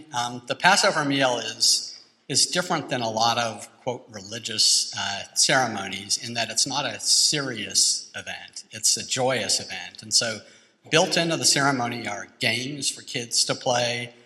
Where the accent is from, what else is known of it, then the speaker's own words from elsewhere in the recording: Houston, Texas, United States; also born or lived in West Virginia; Yeah, and you know, I grew up in Houston.